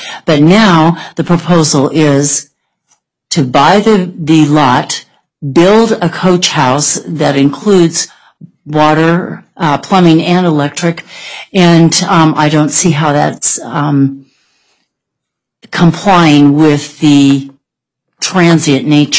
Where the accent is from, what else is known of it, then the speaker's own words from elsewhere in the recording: Carson City, Nevada, United States; from Carson City